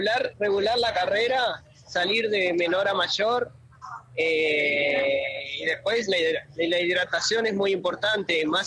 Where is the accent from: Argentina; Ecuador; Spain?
Argentina; Paraná, Entre Ríos; Soy de Paraná, entreno en la costanera, así que bueno, el circuito lo sé